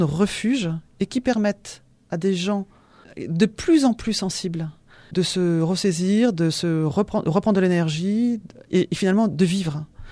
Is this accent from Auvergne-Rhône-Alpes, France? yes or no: yes; Lyon, Auvergne-Rhône-Alpes, France; par contre je viens de Lyon